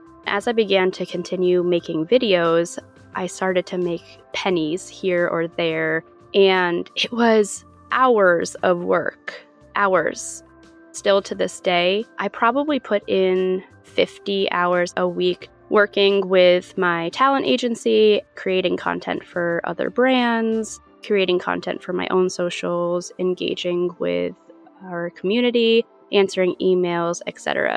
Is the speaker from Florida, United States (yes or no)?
no; New York, United States; now in Fort Worth, United States; We currently live in Fort Worth, Texas, but we were both born and raised in New York.